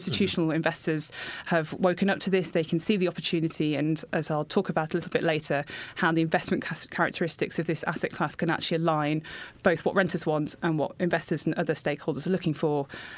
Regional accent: United Kingdom; We assumed, being British, that people would prefer to have some distance between their bedrooms.

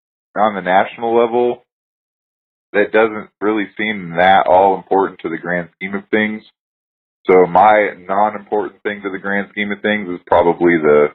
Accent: Oregon, United States; because I'm originally from Oregon

